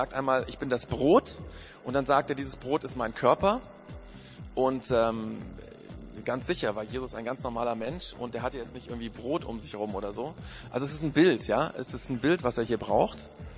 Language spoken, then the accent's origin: German; Bavaria, Germany; wo kommst denn du her? Der muss so und so Bayern sagen, ne? Aber ich meine, im Ausland, stimmt, im Ausland muss ich sagen.